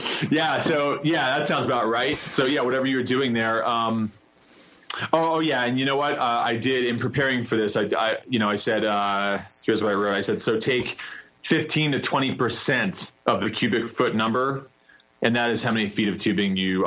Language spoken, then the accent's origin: English; New York, United States; accent: New York; because I'm from New York and I still talk like a New Yorker.